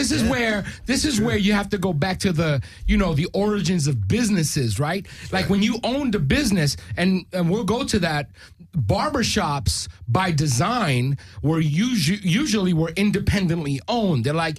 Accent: New York, United States; now in Los Angeles, United States; as being a New Yorker and you come to Los Angeles, you wind up living, you know, wherever the fuck we live. I live in the Valley

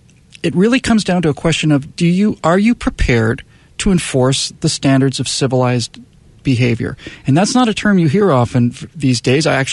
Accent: Bermuda; also born or lived in Miami, United States; now in United States; because I went to private schools where I grew up in Bermuda

